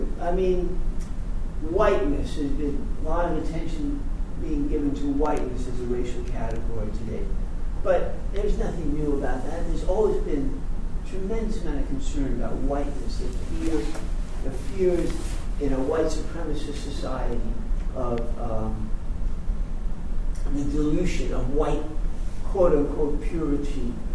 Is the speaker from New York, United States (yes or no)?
yes; New York, United States; But, as they say in New York, and I am from New York, if you haven't figured that out already.